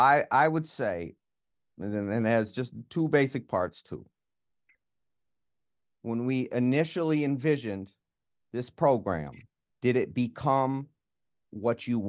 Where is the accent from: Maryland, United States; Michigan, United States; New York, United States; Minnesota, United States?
Minnesota, United States; Minneapolis; I'm from South Minneapolis. I live five blocks from where they murdered George Floyd.